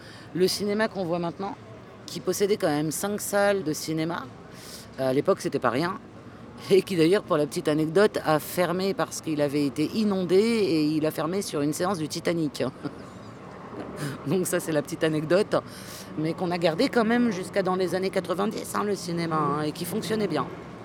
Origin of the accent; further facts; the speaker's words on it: Sarcelles, Île-de-France, France; born there; Moi je suis née à Sarcelles. Mes parents sont arrivés en 59